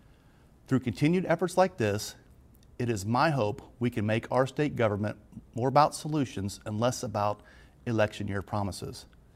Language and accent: English; Kansas, United States; up in a small western Kansas town, and I know that government program never made anybody move to my hometown.